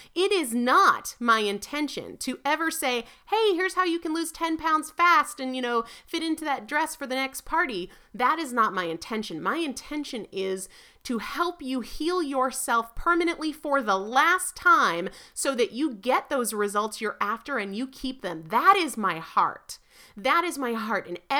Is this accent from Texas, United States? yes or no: no; New Hampshire, United States; not only is she a New England girl like me, because, you know, I'm originally from New Hampshire